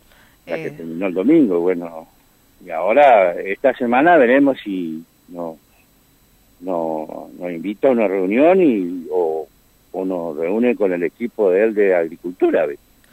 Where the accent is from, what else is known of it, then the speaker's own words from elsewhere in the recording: Chaco, Argentina; nosotros acá, que yo soy de parte de la Sargento Cabral, sí.